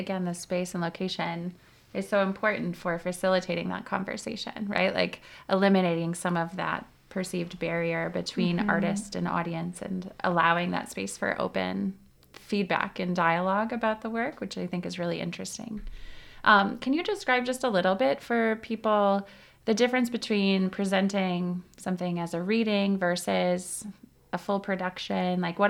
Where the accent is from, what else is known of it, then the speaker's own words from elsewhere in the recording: St. Louis, Missouri, United States; I'm originally from St. Louis and had a good friend in theater there.